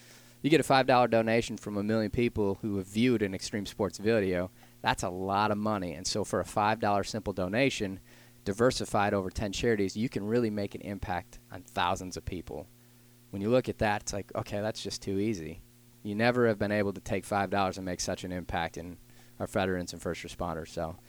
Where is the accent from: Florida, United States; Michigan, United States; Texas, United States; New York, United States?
Michigan, United States; Detroit; background is growing up in Detroit, Michigan, complete failure in school and just couldn't really figure out what my direction looked like.